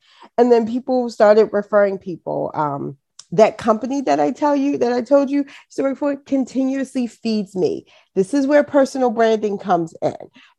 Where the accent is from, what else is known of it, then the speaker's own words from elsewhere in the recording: Baltimore, Maryland, United States; accent: Baltimore City; I grew up in Baltimore City, right?